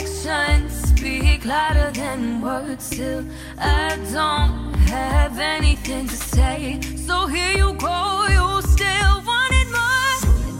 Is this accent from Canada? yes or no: yes; Canada; Ja, iako sam rođena i odrasla u Kanadi, osjećam se i kao Srpkinja i nikad ne sakrivam svoje poreklo